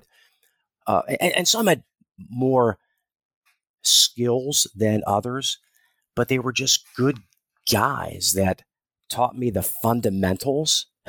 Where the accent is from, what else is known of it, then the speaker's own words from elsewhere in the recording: Bethlehem, Pennsylvania, United States; And I grew up in Bethlehem, Pennsylvania, out on the eastern side of the state, an old steel town, and a great sports town.